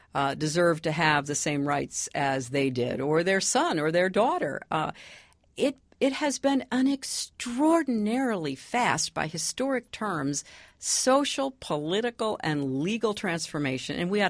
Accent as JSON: {"language": "English", "country": "United States", "said": "Because I said I'm an American, so of course we all evolved."}